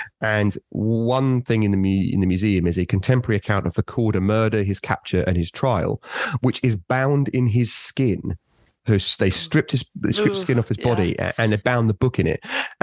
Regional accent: East of England, United Kingdom; born there; I was born in West Suffolk Hospital

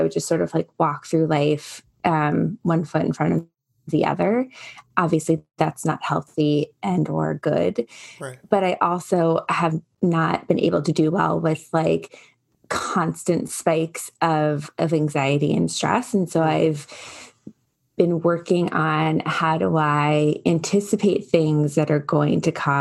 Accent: New York, United States; I'm also a New Yorker. But now I live in the Midwest, and so maybe the Midwest has rubbed off of me.

